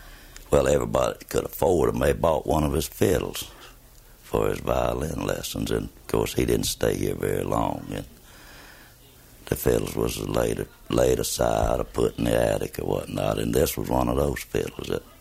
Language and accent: English; United States; I was born here in Madison County, 1931, March 4th, within a mile of where we're at right now.